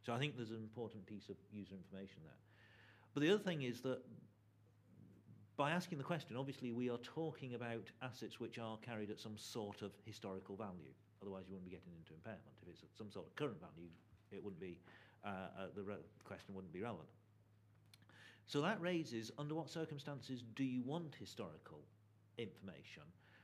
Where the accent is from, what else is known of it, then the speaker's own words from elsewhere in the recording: England, United Kingdom; accent: English; it's my English accent.